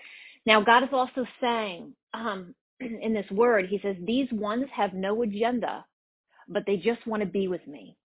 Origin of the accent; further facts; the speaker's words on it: New Jersey, United States; now in North Carolina, United States; So I live in North Carolina, but originally I am from New Jersey, and the temperature was 75 here for us.